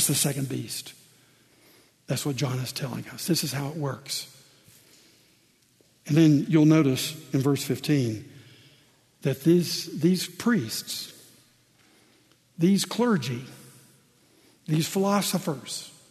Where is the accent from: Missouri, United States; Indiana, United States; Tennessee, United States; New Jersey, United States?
Tennessee, United States; Now, we had the same action in my home state of Tennessee some years ago.